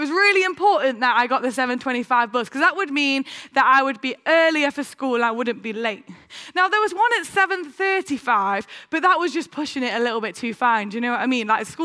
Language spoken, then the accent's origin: English; East Midlands, United Kingdom; my parents, they still live in Heena. When I was brought up living in Heena, and I went to a secondary school in Nottingham called Bluecoat Aspley.